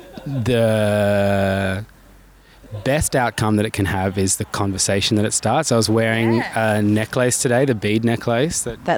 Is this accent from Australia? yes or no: yes; Darwin, Northern Territory, Australia; growing up in Darwin, I didn't realize that my experience was not everybody's experience. I thought everybody in Australia